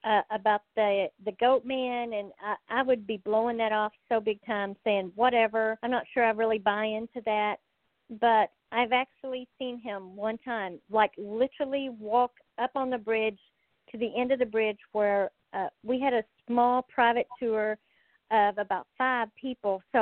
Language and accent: English; Texas, United States; Of course, you can tell I'm from Texas, so I love to chat and talk.